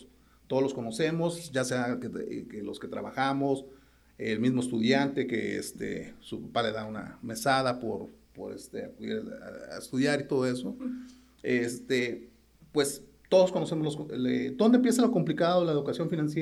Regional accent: Mexico; la educación financiera es algo que está muy escaso en nuestra cultura y sobre todo como mexicanos

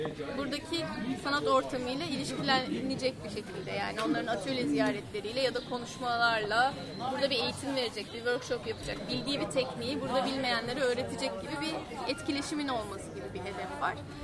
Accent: Istanbul, Turkey; now in Izmir, Turkey; İstanbul'dan geldik. Biz ikimiz de İstanbulluyuz. Hala İzmir'e tam yerleşmiş değiliz.

